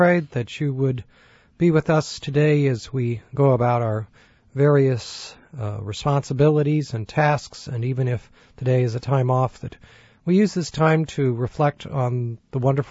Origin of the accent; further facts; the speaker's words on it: California, United States; I'm from California and I love the sun, even when it's cold, yeah.